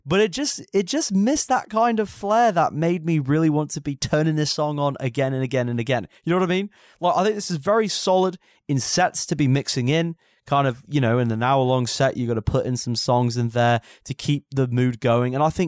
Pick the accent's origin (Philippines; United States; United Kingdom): United Kingdom; I should know this, being a Brit.